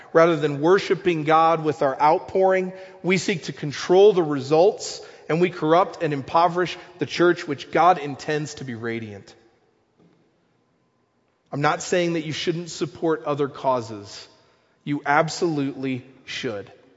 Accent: Nebraska, United States; because I'm from Nebraska, thank you.

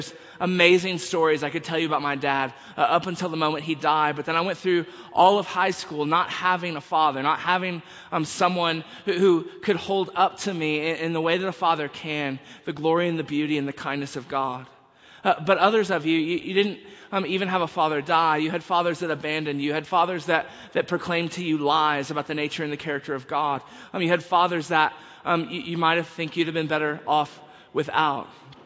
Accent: Texas, United States; I begin there saying that and making that claim as a Texan. I see Texas friends in the back who threatened to leave. And I warned them. I grew up in Texas.

